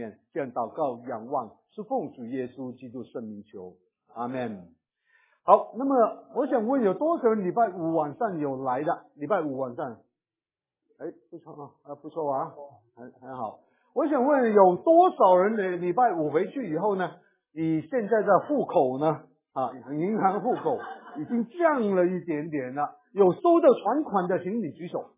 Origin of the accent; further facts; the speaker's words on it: Hong Kong; moved away; 虽然我在北美已经有好多年，但始终我们是香港的我们是从香港来的，那么我们孩子也是相当香港化的